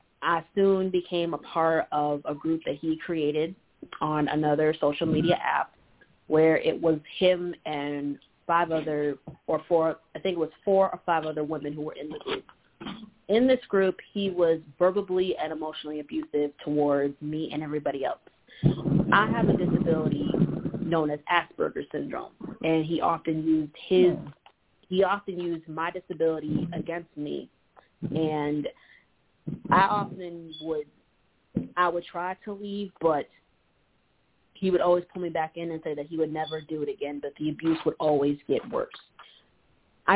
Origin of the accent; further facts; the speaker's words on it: Rochester, New York, United States; And I'm also from Rochester, New York.